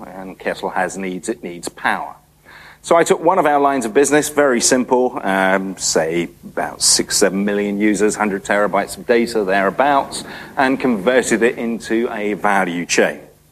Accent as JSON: {"language": "English", "country": "United Kingdom", "said": "Being a Brit, I like to talk in terms of cups of tea"}